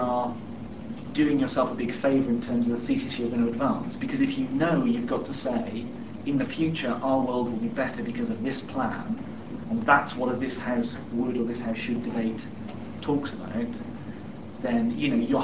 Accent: United Kingdom; The thing, because I'm British, the thing that people do in Britain increasingly now

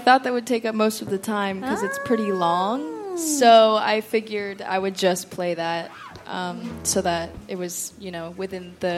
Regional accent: Virginia, United States; I'm from Virginia, so the tar gets like really hot

